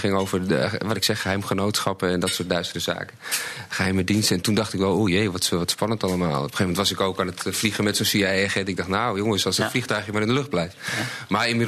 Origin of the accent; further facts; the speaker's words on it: Holland, Netherlands; En het was voor mij als Hollander, vond ik, dat is echt een Belg.